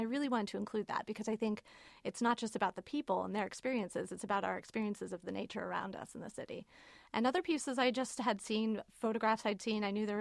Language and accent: English; Oxford, Ohio, United States; also born or lived in New York City; now in Cincinnati, United States; I'm from Oxford, and I lived away for many years. I lived in New York City for 11 years